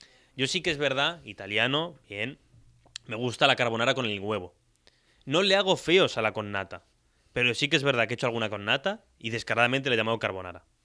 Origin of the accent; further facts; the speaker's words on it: Tarragona, Catalonia, Spain; Y al igual que soy muy de Tarragona